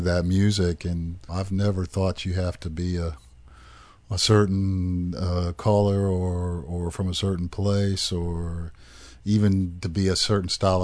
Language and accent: English; Indianapolis, Indiana, United States; You know, it doesn't. I'm a city kid. I was born and raised in Indianapolis.